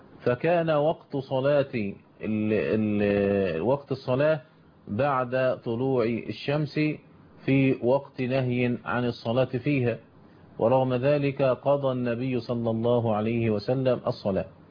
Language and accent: Arabic; Egypt